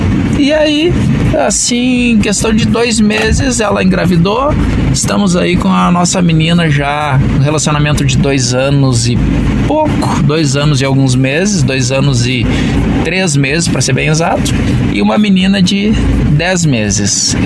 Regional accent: Passo Fundo, Rio Grande do Sul, Brazil; sou de Passo Fundo, estava em Marau, uma cidade próxima

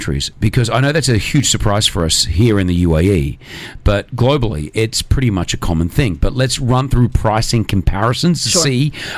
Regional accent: Australia; I come from Australia.

